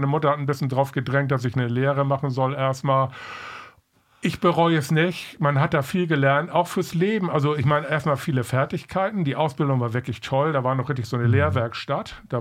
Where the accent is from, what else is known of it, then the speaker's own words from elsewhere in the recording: Neumünster, Schleswig-Holstein, Germany; Ja, also sozusagen geboren wurde ich hier im Krankenhaus, aber die erste Wohnung war am Meisenweg, das war Falderer.